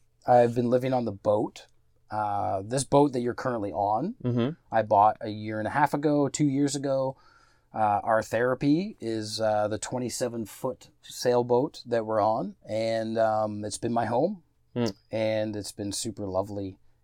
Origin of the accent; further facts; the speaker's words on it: Peterborough, Ontario, Canada; now in Victoria, Canada; I'm from Peterborough, Ontario, which is 2,000 miles away from this boat that you're on. I'm 38. I've been in Victoria for a couple years.